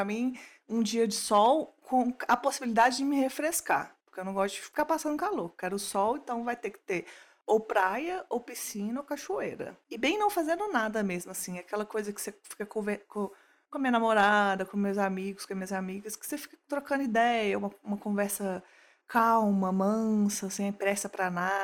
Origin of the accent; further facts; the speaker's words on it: Minas Gerais, Brazil; Como uma boa mineira que sou, pois não tenho.